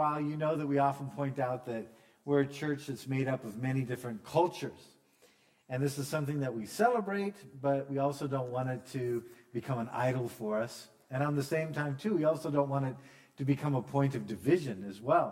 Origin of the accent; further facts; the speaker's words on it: Washington, United States; Like, I come from the United States, but the southeastern United States, like, say, Florida and Georgia, are vastly different in their culture than the Northwest, where I'm from, which is Washington State, Idaho, and Oregon, and up in there.